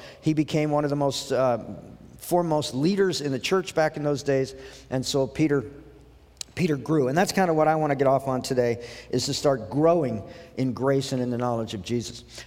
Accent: India; born there; I'm from India, so I was born a Hindu

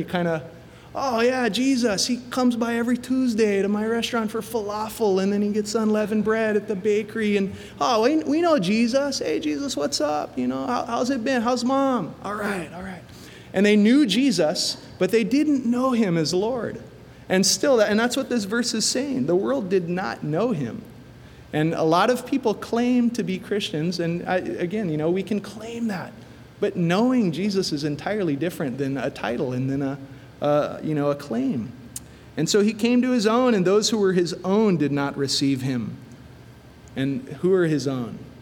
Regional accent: United States; And as an American, I have these rights.

